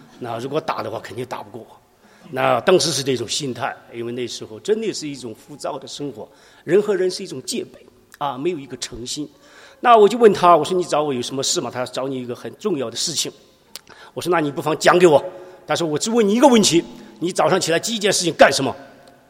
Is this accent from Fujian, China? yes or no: no; Shaanxi, China; born there; 那我出生在中国陕西，那从小就接触到不同的宗教。我的爷爷奶奶那一代人都是信佛的，我的父母一代都是基本上中国人都信，但是都信得不对。